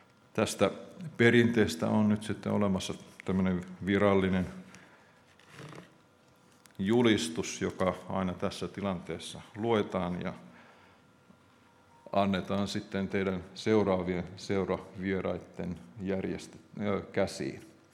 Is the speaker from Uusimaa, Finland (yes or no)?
yes; Helsinki, Uusimaa, Finland; also born or lived in Vantaa; Itse oma taustani on kaupunkilainen. Olen kasvanut Helsingissä ja Vantaan ympäristössä.